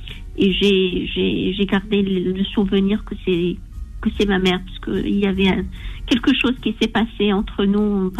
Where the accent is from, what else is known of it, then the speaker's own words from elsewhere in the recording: Algeria; also born or lived in France; de ma mère franco-libanaise et de mon père algérien. C'était en 76. Et mon père, quand j'avais 11 mois, m'a emmenée vivre en Algérie